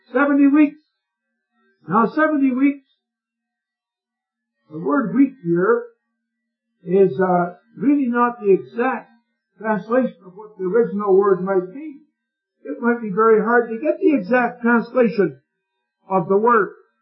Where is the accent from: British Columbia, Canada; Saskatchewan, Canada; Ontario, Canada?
Ontario, Canada; Not to go farming at all, because I'm from Ontario, Ontario.